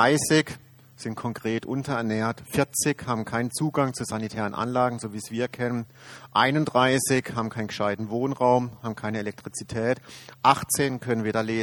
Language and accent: German; Germany; born there; Die Kriege, ich bin in Deutschland geboren, ist das nicht ungerecht, dass meine Kinder hier aufwachsen können